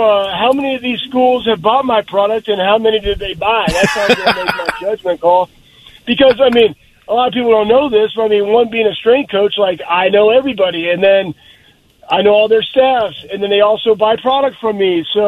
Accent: Texas, United States; and I'm from Texas, I'll go there.

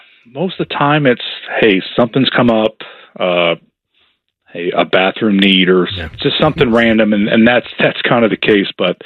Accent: Arizona, United States; now in Ohio, United States; I mean, I grew up in Arizona. That didn't exist. But now in Ohio, we have winners, a lot of people playing virtual golf.

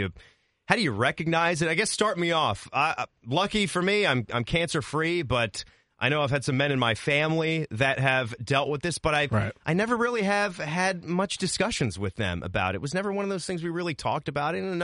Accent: East Coast, United States; also born or lived in Utah; I grew up on the East Coast my entire life, and then right before my senior year of high school, Dad's like, I'm going to change jobs. You're going to come with me and Mom to Utah.

